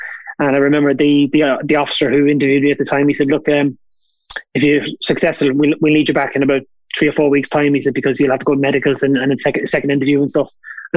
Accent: Dundalk, County Louth, Ireland; I'm originally from Dundalk. I'm the eldest of 8 kids. Probably had a normal upbringing in the 60s and 70s

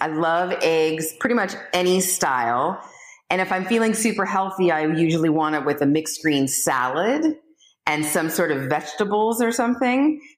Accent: Los Angeles, California, United States; I grew up in Los Angeles. I grew up in the north end of the San Fernando Valley in a little town called Porter Ranch.

